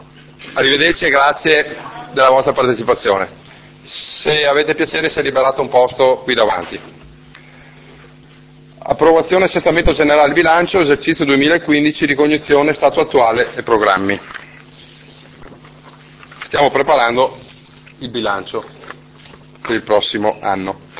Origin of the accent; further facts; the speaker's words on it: Veneto, Italy; noi siamo veneti e che noi apparteniamo al popolo veneto